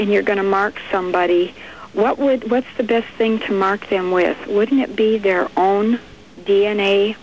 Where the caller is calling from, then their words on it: Eau Claire, Wisconsin, United States; Here, I'm calling you from Eau Claire.